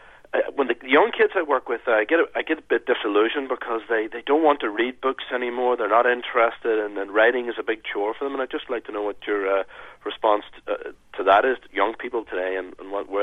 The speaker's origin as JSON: {"language": "English", "town": "Belfast", "region": "Northern Ireland", "country": "United Kingdom", "said": "I'm from Belfast"}